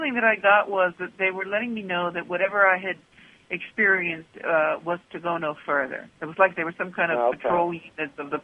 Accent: United States; because I'm from the States, it was something that really captured my attention.

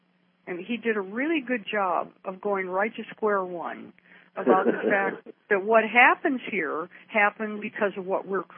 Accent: Canada; I live in Vancouver. I'm actually Canadian.

